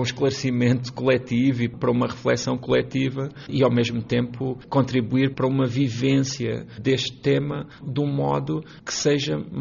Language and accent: Portuguese; Portugal; enquanto português e enquanto, não é, alguém que também está muito marcado por esta história